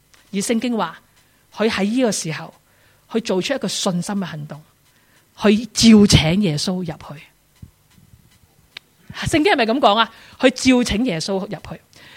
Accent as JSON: {"language": "Cantonese", "country": "Hong Kong", "said": "我好多时候作为香港人，爸爸系一家之主"}